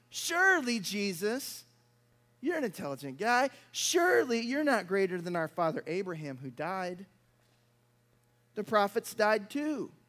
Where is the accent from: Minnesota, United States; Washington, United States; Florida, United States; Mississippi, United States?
Mississippi, United States; I was talking to one of my old pastors, Brother Mickey, church I grew up in Mississippi.